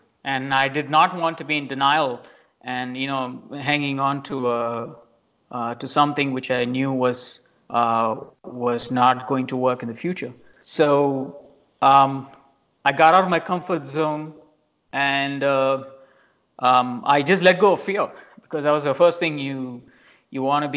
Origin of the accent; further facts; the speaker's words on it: Singapore; born there; I was born in Singapore, obviously.